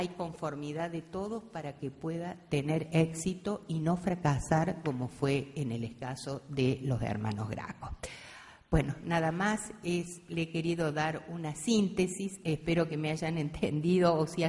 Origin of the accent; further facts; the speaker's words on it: Argentina; Actualmente, yo lo enfoco en mi país, cómo sería la situación en Argentina